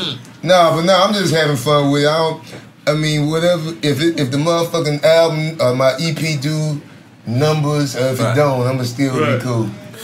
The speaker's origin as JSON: {"language": "English", "region": "the South", "country": "United States", "said": "I'm from the South."}